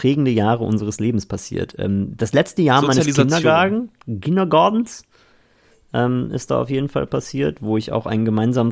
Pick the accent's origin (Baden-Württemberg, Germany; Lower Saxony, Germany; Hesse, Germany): Lower Saxony, Germany; Goslar; ich bin ja aufgewachsen so in Goslar Altstadt. Die Goslarer Altstadt ist UNESCO-Weltkulturerbe mit vielen Fachwerkhäusern.